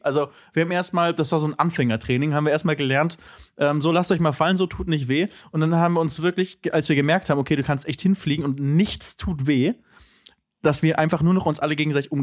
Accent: Cologne, North Rhine-Westphalia, Germany; als Kölner muss ich jetzt ja sagen, natürlich.

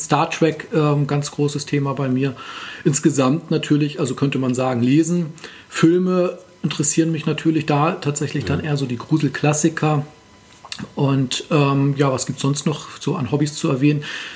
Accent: Uelzen, Lower Saxony, Germany; moved away as an adult; now in Göttingen, Germany; Ja, also ich wurde vor jetzt genau oder also ziemlich genau 40 Jahren geboren in Uelzen, also in der Lüneburger Heide. Da komme ich ursprünglich her.

